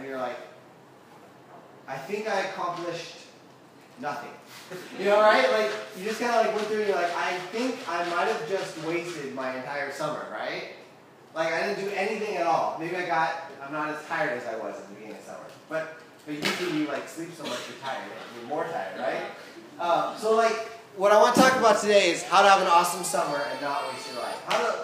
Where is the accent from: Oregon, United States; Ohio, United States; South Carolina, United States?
Oregon, United States; Oregon was actually super special because I grew up in Oregon, if you didn't know.